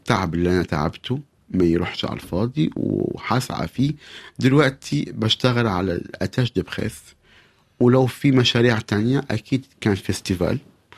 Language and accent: Arabic; Syria